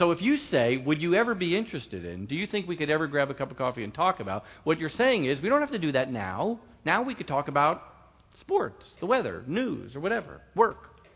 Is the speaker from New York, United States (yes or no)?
yes; New York, United States; I'm from New York. I mean, you know, come on, give me, you know, right, so I have to remind you.